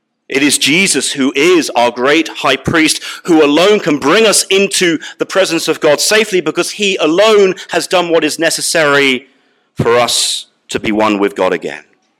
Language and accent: English; United Kingdom; even as a Brit